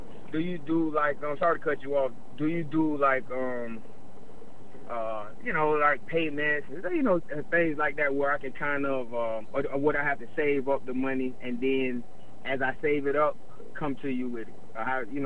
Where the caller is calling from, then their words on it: Florida, United States; Hey, how you doing, Dave? … from the South Florida area.